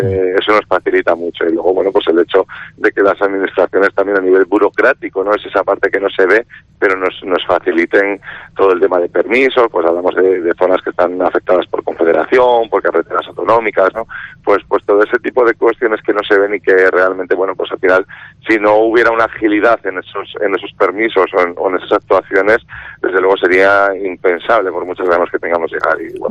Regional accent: Cantabria, Spain; Y ahora hablo como cántabro que soy

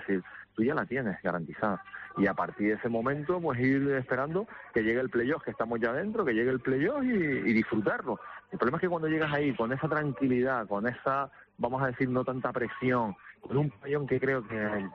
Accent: Canary Islands, Spain; soy isleño, soy gran canario y canario.

